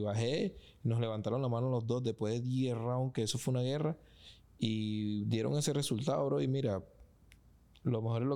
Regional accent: Petare, Miranda, Venezuela; Soy un boxeador venezolano de Petare y un trotamundo.

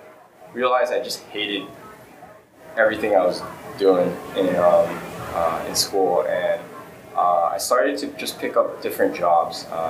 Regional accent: West Covina, California, United States; I grew up out in West Covina, in the San Diego Valley area. My parents are immigrants. They came here from Taiwan.

